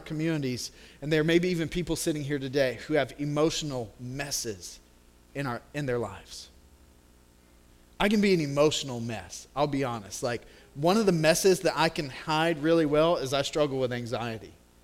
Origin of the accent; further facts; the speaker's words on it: the South, United States; Growing up in the South, before you had projectors and little DVD videos, we had this cutting-edge technology called felt boards.